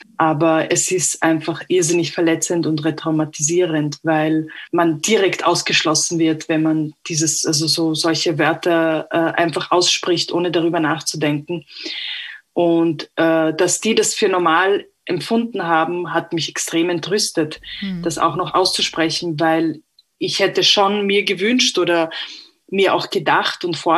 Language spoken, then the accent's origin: German; Vienna, Austria; ich bin Wienerin, ich bin Serbin und ich bin Romni. Also ich bin alles, ja.